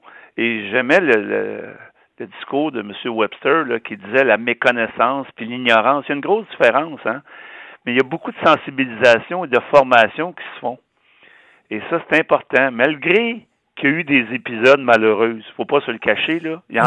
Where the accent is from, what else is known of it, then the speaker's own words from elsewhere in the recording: Montreal, Quebec, Canada; j'ai grandi, moi, à Montréal-Nord, Dan. J'ai vécu avec des gens provenant des minorités.